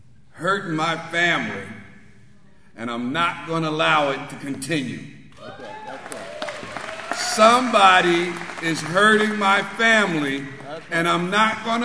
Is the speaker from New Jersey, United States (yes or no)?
yes; New Jersey, United States; born there; you can hear my accent. I'm not from the South. I was born in New Jersey